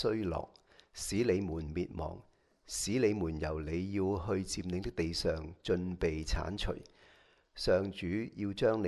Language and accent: Cantonese; China; 但係仍然咧，我哋中國人咧係都有好多嘅困難要面對過。